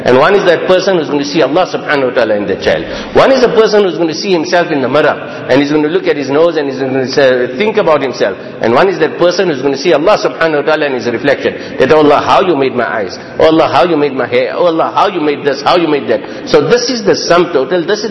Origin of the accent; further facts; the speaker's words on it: India; moved away as an adult; The friends, when we came from India, we were big Mufti Sahib and big Qari Sahib and big Hafiz Sahib